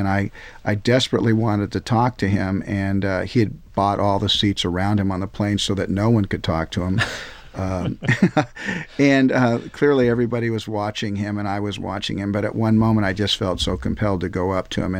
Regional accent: Compton, California, United States; born there; I was born in Compton, lived for 7-8 years, and then kind of moved around a lot. Went to 4 different high schools

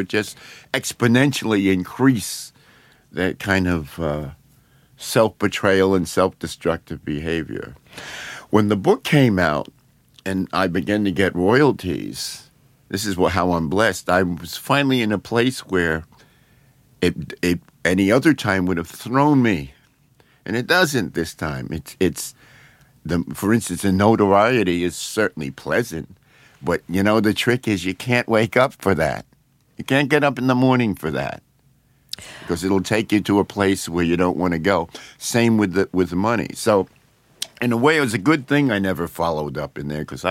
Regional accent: United States; I was raised black in America, so I have plenty of experience with that.

